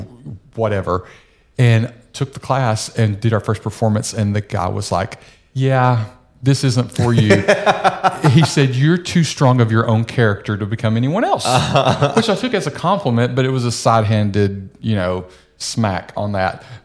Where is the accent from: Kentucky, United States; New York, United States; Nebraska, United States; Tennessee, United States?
Tennessee, United States; I grew up in East Tennessee.